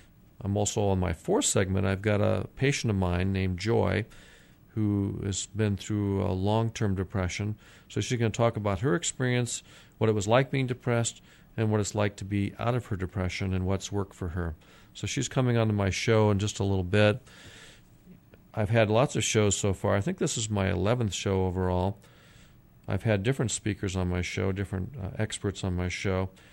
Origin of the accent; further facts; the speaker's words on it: Iowa, United States; Prior to that, I'm from Iowa, from the Midwest, where I did a lot of my early childhood and a lot of training.